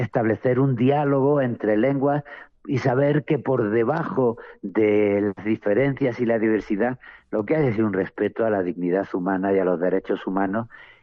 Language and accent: Spanish; Granada, Andalusia, Spain; born there; Yo nací en Granada y soy poeta